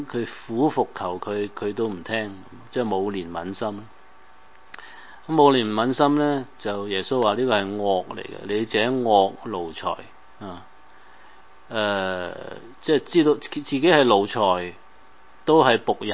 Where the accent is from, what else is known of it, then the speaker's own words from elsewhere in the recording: Guangdong, China; 這個譯出來跟我們廣東人呢很有反應了。